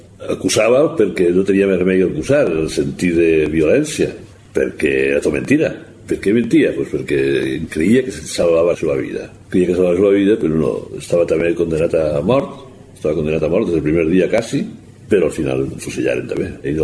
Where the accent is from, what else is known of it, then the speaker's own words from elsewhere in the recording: Sagunt, Valencian Community, Spain; jo els visc en Sagunt i soc de Sagunt, vamos.